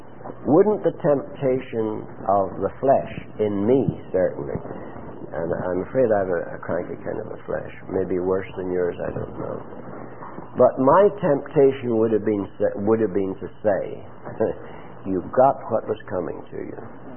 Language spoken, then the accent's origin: English; Ireland; I'm Irish.